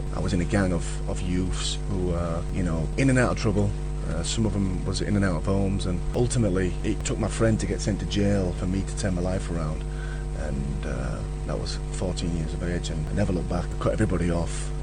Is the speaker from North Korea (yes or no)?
no; Dewsbury, Yorkshire and the Humber, United Kingdom; from being a young kid where I grew up on Dewsbury Moor, a lot of the guys didn't have father figures.